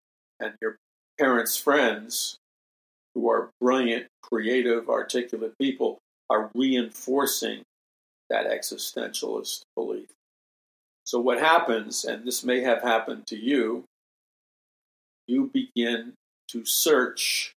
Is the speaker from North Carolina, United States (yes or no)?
no; New York City, New York, United States; when I was a young boy, I grew up in New York City. So short subway ride, and I was in Manhattan